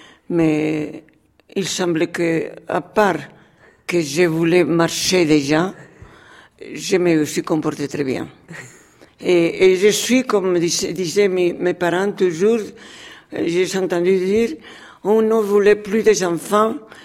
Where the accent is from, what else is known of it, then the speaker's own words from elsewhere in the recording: Madrid, Community of Madrid, Spain; born there; French is a second language; Je suis née à Madrid un 16 mars 1933. Ça veut dire que j'aurai 85.